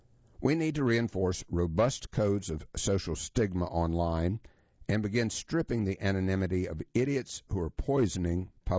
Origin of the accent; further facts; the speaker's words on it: Canada; As a Canadian raised on our national single-payer system, I never even taken my debit card to the doctor's office.